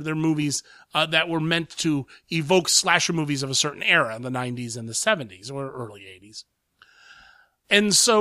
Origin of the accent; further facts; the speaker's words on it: Columbus, Ohio, United States; I'm from Columbus, Ohio.